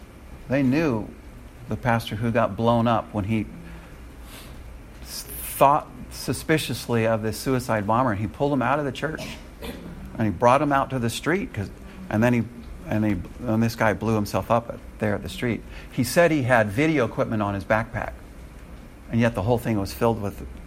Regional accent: California, United States; I'm from California. Here he is, not only from the U.S., but he's also from my home state.

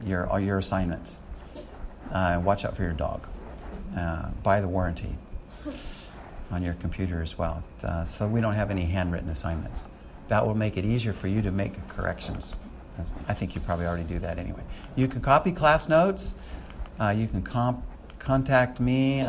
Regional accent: California, United States; I'm very familiar with fog because I'm from the San Francisco area.

